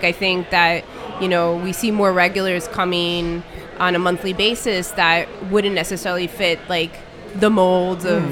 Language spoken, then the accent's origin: English; New York, United States; And I'm a native New Yorker, born in the Bronx, raised in Washington Heights in New York